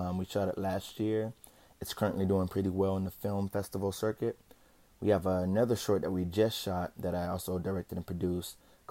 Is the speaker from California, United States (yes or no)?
yes; Anaheim, California, United States; also born or lived in Fontana; I'm a Ghanaian American born and raised in Anaheim, California. I spent my high school years in Fontana, California before moving to Hollywood